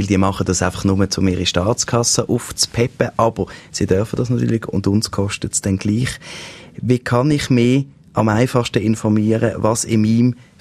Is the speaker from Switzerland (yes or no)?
yes; Switzerland; Das ist etwas, was bei uns in der Schweiz sehr viel günstiger ist.